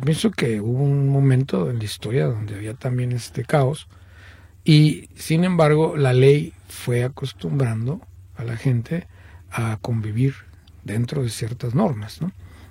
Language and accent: Spanish; Mexico; Y no por eso soy menos mexicano, ¿no? Simplemente estoy ligado a otra tradición que es parte de la riqueza cultural de México